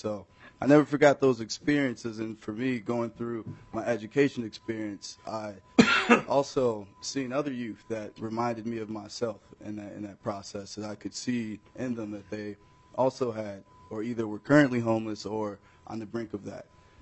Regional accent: Chicago, Illinois, United States; now in Minnesota, United States; I'm coming from Chicago, being a Chicago native, transitioning as my family. It took a leap of faith for us to come to Minnesota

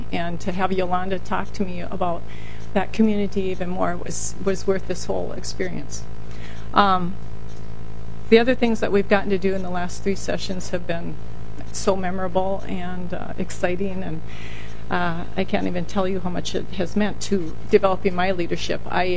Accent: Dundas, Minnesota, United States; I'm from Dundas, Minnesota.

